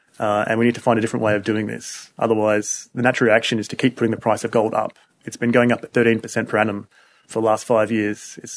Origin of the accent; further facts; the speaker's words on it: Australia; So there is an issue where we've decided as an Australian society that we want to support community rating